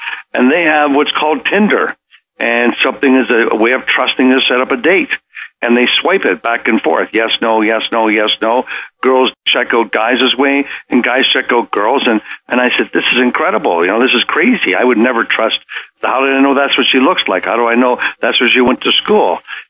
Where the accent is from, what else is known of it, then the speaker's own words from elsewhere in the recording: Toronto, Ontario, Canada; now in Texas, United States; I moved from Toronto almost 30 years ago to Texas, and so that's why they call me a Texcan.